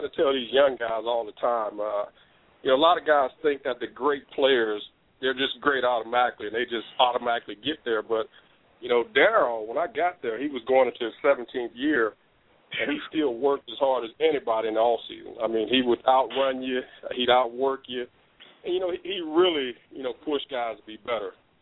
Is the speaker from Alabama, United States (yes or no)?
yes; Birmingham, Alabama, United States; I sure am. Birmingham. Born and raised, Birmingham